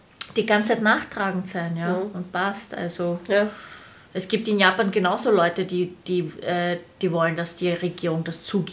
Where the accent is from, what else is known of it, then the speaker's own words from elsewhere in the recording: Austria; ob es so anders bei uns in Österreich ist